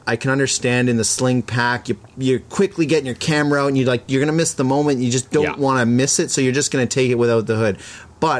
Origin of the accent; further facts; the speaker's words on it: Toronto, Ontario, Canada; moved away; Growing up in Toronto, baseball was big, and I went to a lot of games.